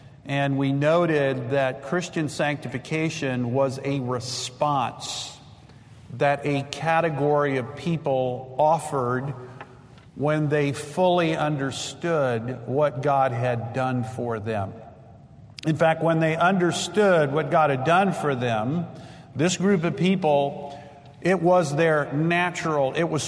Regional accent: Texas, United States; moved away; also born or lived in Greenville / Wisconsin / Minnesota; I grew up in South Texas.

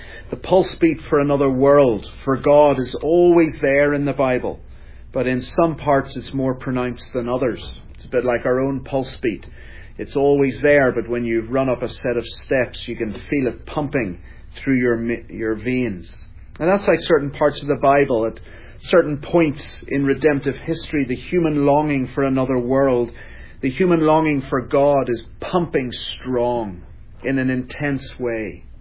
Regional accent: Texas, United States; accent: strange; As Eric said, I have a strange accent. When I go new places, I try to tell people I'm from Texas, but they don't believe me for some reason.

